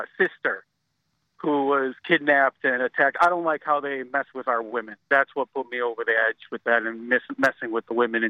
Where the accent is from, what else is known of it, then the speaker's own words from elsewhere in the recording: Serbia; I'm from Serbia